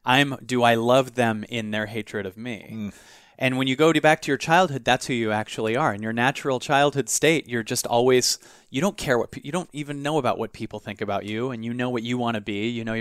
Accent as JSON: {"language": "English", "town": "Seattle", "region": "Washington", "country": "United States", "tie": "born or raised there", "said": "In Seattle. I grew up in Seattle."}